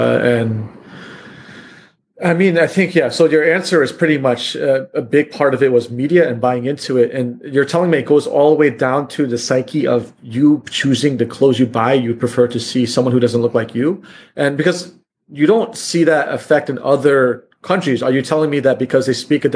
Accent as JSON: {"language": "English", "country": "United States", "tie": "born or raised there", "moved": "yes", "lives_now": "Asia", "said": "because I think growing up in America, I kind of have that lens in context, because you don't know better. But once you leave America, like, those things stop mattering."}